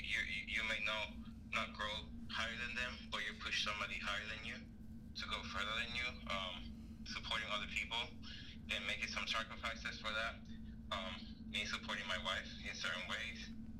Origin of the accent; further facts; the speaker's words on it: Trujillo Alto, Puerto Rico; now in Orlando, United States; Bro, Trujillo Alto, Puerto Rico.